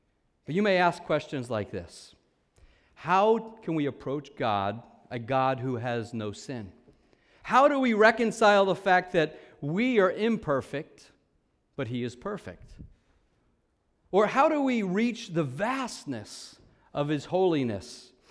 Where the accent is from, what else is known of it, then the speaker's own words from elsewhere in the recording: New York, United States; accent: New York; I'm a New Yorker. I'm from Long Island. Right now, this is how I normally speak, but I'm changing my accent for you today.